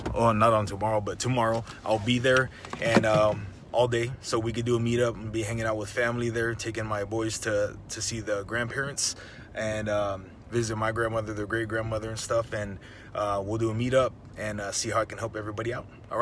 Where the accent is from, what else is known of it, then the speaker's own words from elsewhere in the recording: Uvalde, Texas, United States; now in Houston, United States; I just wanted people to see that I am from Uvalde, and I was born and raised there, and you know, been out here in Houston just for a couple of years now, like 11-12 years, but I am from there, born and raised there